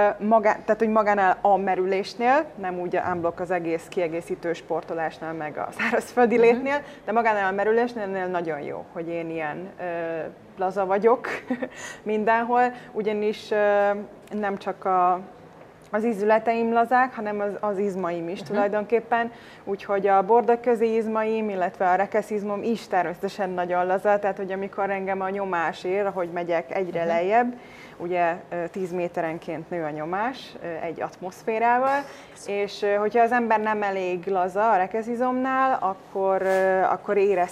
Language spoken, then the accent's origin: Hungarian; Hungary; moved away as an adult; Ugye természetesen Magyarországon születtem, magyarok a szüleim, magyar az egész családom. Itt szocializálódtam, és igazából én 24 évesen kezdtem el nagyon utazni, és 25 évesen volt az, amikor már azt mondtam, hogy én külföldön élek.